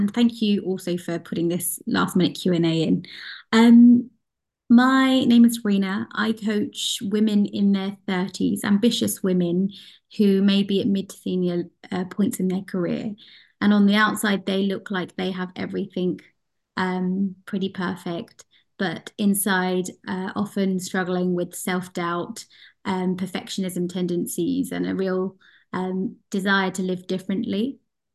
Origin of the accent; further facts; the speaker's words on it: United Kingdom; now in Copenhagen, Denmark; I think as a British Asian woman, I have felt a number of additional kind of should be statements of what I think I should be. But as I'm starting to coach, bear in mind I'm based in Copenhagen